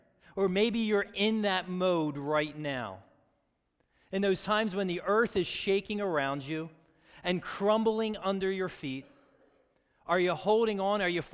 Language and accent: English; Pennsylvania, United States; I grew up right outside the Philadelphia area. That's where my wife and I are